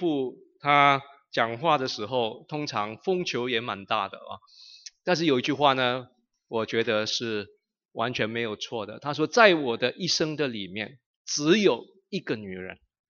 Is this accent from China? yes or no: no; Philippines; 像我们菲律宾话所说的